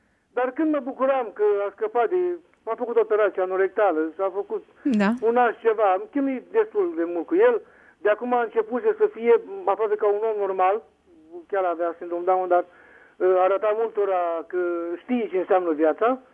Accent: Roman, Neamț County, Romania; sunt din Roman.

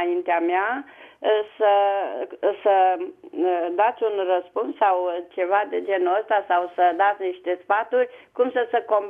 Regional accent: Bucharest, Romania; vă sunt din București

